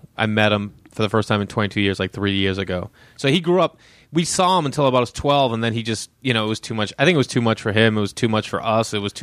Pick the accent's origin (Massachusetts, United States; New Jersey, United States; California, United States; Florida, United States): Massachusetts, United States; Massachusetts.